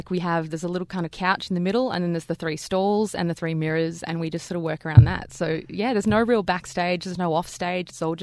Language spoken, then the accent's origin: English; Melbourne, Victoria, Australia; I'm from Melbourne originally